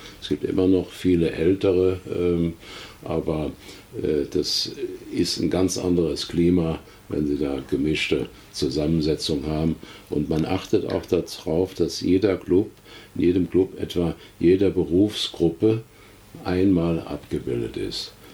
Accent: Bornheim, Germany; also born or lived in Lake Constance; Auch ich bin ja erst vor 8 Jahren wieder hier in meine Heimat gezogen, war viele Jahre am Bodensee

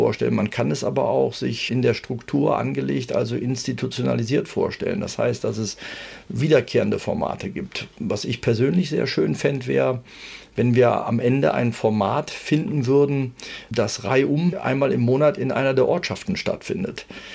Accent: Bonn, North Rhine-Westphalia, Germany; Als gebürtiger Bonner, der ja die ersten 20, 25 Jahre dann in Bonn gelebt hat, aufgewachsen ist.

